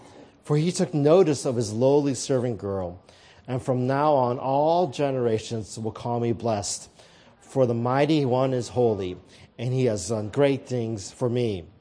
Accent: St. Louis, Missouri, United States; also born or lived in Kansas City, Missouri; So, for example, I was raised in St. Louis, Missouri, but I was born in Kansas City, Missouri.

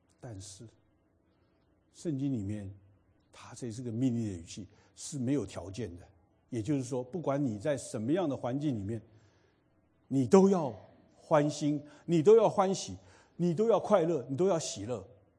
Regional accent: China; now in United States; 我们中国人好像都不太喜欢开刀嘛哈。

